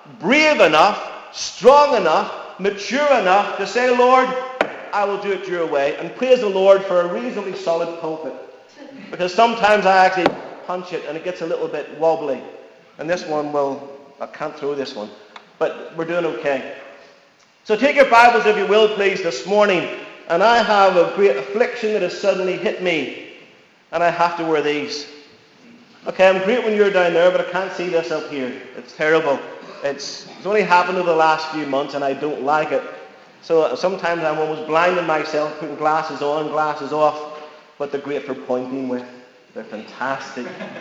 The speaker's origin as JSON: {"language": "English", "town": "Belfast", "region": "Northern Ireland", "country": "United Kingdom", "tie": "born or raised there", "also_born_or_lived": "Singapore", "moved": "yes", "lives_now": "England, United Kingdom", "said": "I was born in Singapore, I was raised in Northern Ireland, in God's own country, in Belfast, and I've been ministering here, not here, but in England"}